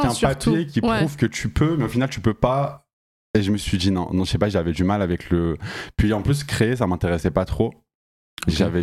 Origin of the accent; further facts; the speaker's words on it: Villefranche-sur-Saône, Auvergne-Rhône-Alpes, France; Mais je suis à ça s'appelle Villefranche.